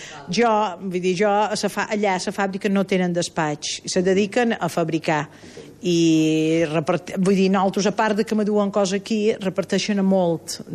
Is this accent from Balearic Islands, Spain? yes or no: yes; Ciutadella, Balearic Islands, Spain; els darrers 5 anys vaig jugar aquí a Ferreries, però jo som de Ciutadella